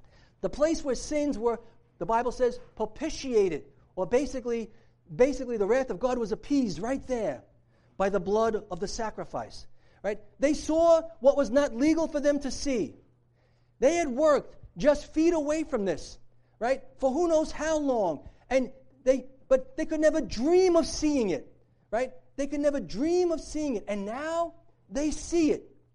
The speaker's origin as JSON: {"language": "English", "town": "Brooklyn", "region": "New York", "country": "United States", "tie": "born or raised there", "said": "If you were like me growing up in Brooklyn as a kid"}